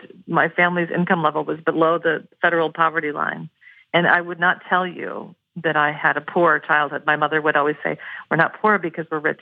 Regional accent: Portland, Oregon, United States; the bookstores that I frequent, you know, in my hometown of Portland, Oregon, you know, there is that sense.

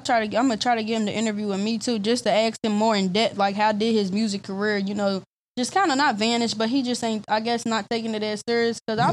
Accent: United States; I'm actually from Park Hill.

